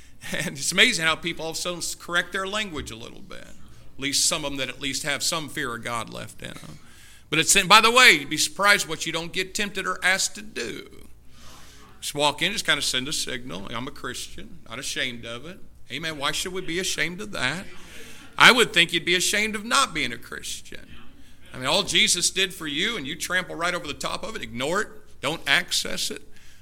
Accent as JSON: {"language": "English", "country": "United States", "said": "Excuse me, but I'm an American"}